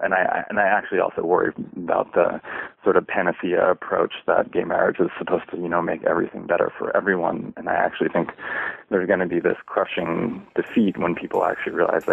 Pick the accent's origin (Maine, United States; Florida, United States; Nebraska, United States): Maine, United States; coming back to couch it in my home state of Maine